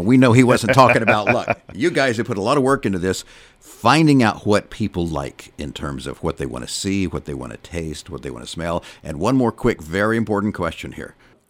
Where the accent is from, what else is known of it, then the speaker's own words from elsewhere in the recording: San Antonio, Texas, United States; Because I'm from San Antonio, so yeah.